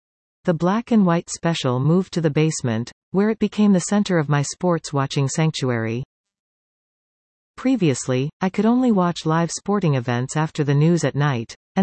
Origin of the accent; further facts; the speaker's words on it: Duncan, British Columbia, Canada; Growing up in Duncan, we were lucky enough to have the Seattle channels and three American networks, ABC, NBC, CBS